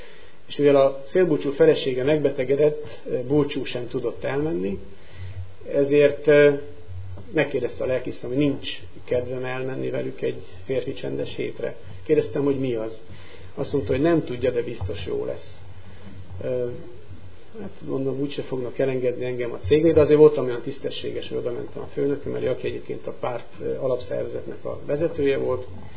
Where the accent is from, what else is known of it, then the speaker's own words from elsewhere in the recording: Karcag, Jász-Nagykun-Szolnok, Hungary; born there; Én karcagi születési vagyok, és református kerességű karcagi kun gyerekként születtem, és láttam meg a napvilágot. 20 éves korunkban, amikor összeházasodtunk, elköltöztünk Nógrád megyébe